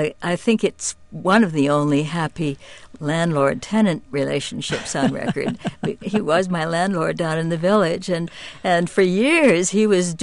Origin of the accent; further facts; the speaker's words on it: Austin, Minnesota, United States; Well, I went to high school in Austin, Minnesota, which indeed is the town that George A. Hormel had his main plant